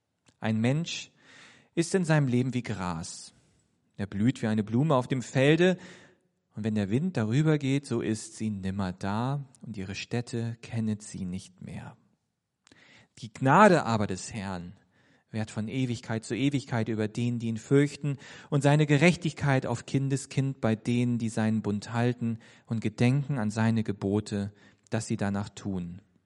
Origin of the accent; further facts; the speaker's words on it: Bremen, Germany; Kleiner Fun Fact: Joachim Neander kommt aus Bremen, wo ich herkomme.